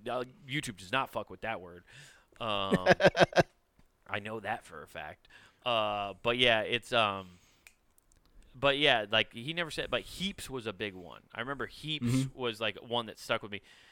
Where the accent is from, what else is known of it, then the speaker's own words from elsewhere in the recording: Midwest, United States; I feel like as a Midwesterner, it's so easy to pick up on people's dialects.